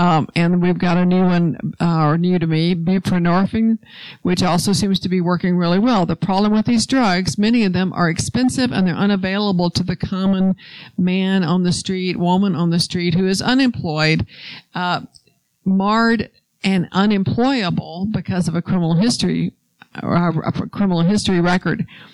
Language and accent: English; Houston, Texas, United States; In my hometown of Houston, which is where I spend most of my time